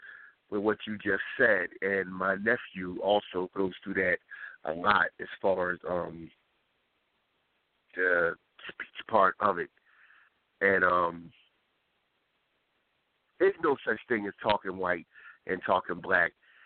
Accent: New Jersey, United States; We were out there talking one time, and I told her I was from Jersey.

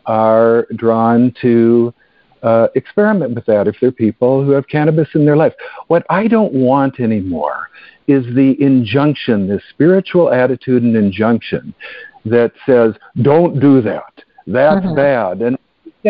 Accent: Canada; I'm a Canadian citizen

